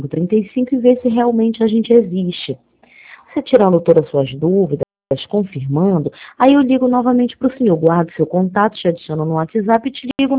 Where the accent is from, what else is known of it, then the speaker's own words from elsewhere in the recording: Rio de Janeiro, Brazil; eu sou daqui do Rio de Janeiro